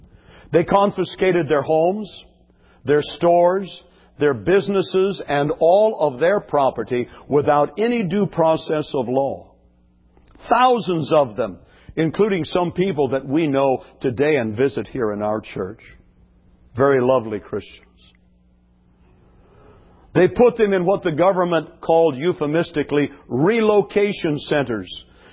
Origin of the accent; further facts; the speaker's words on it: California, United States; I grew up in a small town in Central California. Our neighbors were Japanese.